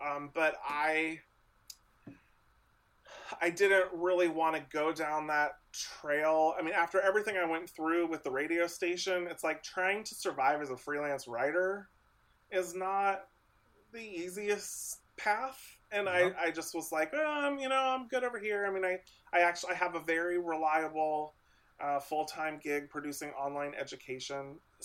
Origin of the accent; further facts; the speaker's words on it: Lewisburg, Ohio, United States; if you would have told me growing up in Lewisburg, fucking Ohio, that one day I was going to get like screeners